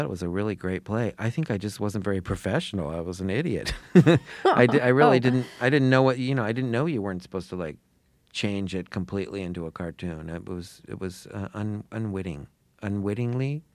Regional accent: Sarasota, Florida, United States; which was in my hometown, Sarasota, Florida

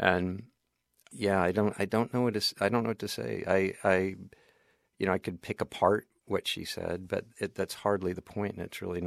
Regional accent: Portland, Oregon, United States; I was from Portland, Oregon, and Portland, Oregon, was sort of a required stop in a dying art form.

